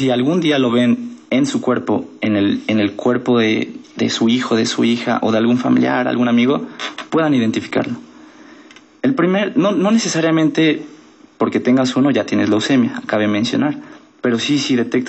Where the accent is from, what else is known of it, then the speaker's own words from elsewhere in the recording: Mexico City, Mexico; Soy del Distrito Federal, tengo familia aquí